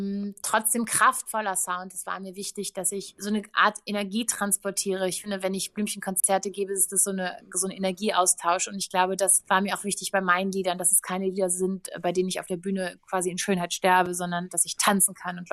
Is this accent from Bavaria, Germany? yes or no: no; Hamburg, Germany; also born or lived in Switzerland / Berlin; Ich bin dann irgendwie aus der Schweiz nach Berlin gekommen und habe dann erstmal da dann Stück für Stück mein neues Leben aufgebaut. Heute ist mein Zuhause wieder in Hamburg, in der Heimatstadt also aus der Stadt, aus der ich komme.